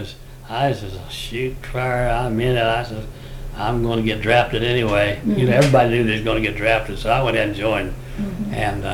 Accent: Fredonia, Kansas, United States; That was in Fredonia, Kansas.

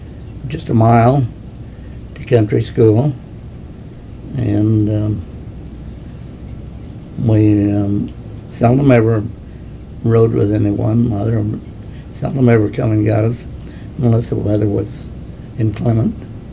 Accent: Ingalls, Kansas, United States; born there; I was born in Southwest Ingalls, 6 miles, in 1921.

